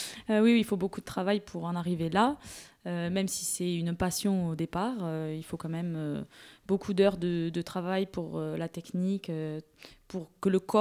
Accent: Cassagne, Occitanie, France; also born or lived in Toulouse; Je viens de Toulouse. Enfin, je suis née à Toulouse. Mais je viens plus précisément de plus près des Pyrénées. Un petit village qui s'appelle Cassagne, qui n'est pas loin de Salis-du-Salat.

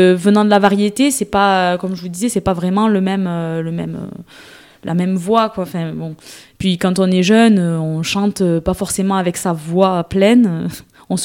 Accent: Cassagne, Occitanie, France; also born or lived in Toulouse; Je viens de Toulouse. Enfin, je suis née à Toulouse, mais je viens plus précisément de plus près des Pyrénées, d'un petit village qui s'appelle Cassagne, qui est pas loin de Salis-du-Salat.

